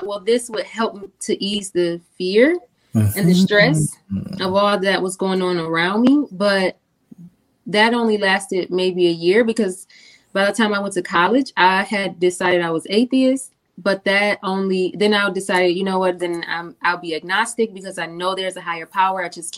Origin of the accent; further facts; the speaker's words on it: Detroit, Michigan, United States; And as a high school student growing up in Detroit, there was a time when a lot of children were being murdered.